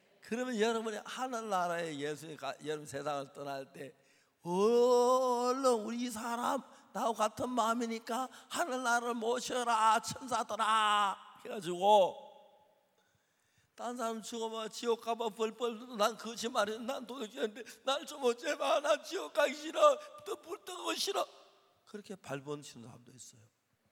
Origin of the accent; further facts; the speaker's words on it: Seonsan, North Gyeongsang, South Korea; 선산이 경북 선산이 제 고향인데